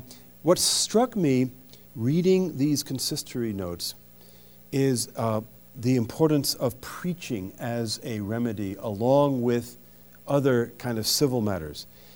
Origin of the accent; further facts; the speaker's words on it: France; When I was a young man growing up in France